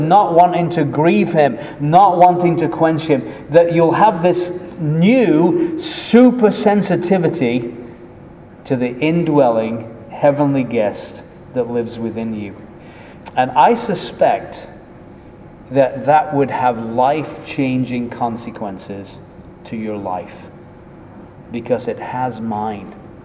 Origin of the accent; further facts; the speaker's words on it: England, United Kingdom; So when we were living in Florida, we just moved there and being growing up in England